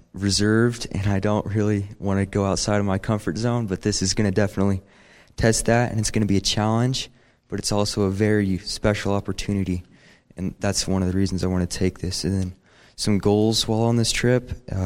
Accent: United States; a lot of time growing up in America, it's hard to understand what people go through

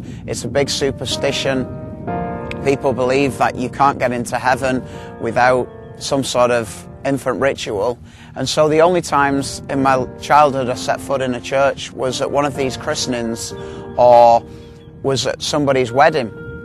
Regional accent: Manchester, North West England, United Kingdom; I grew up in Manchester, in England, in the 70s, into a background.

